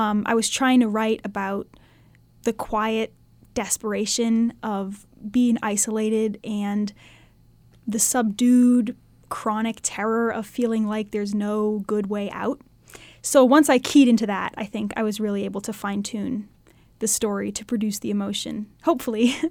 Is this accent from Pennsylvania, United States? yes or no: no; Massachusetts, United States; I'm from northern Massachusetts, very northern Massachusetts, right on the border of New Hampshire. And it's a suburban place, and everyone there has been my entire life so supportive of me